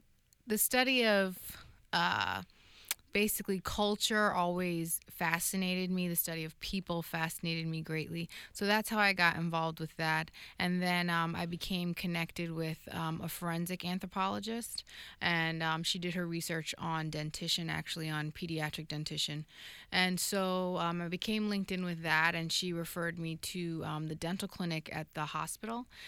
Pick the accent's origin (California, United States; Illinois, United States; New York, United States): New York, United States; Manhattan; also born or lived in Brooklyn; I was born and raised in Manhattan, and then we moved to Brooklyn. But my parents are actually from St. Kitts and Jamaica.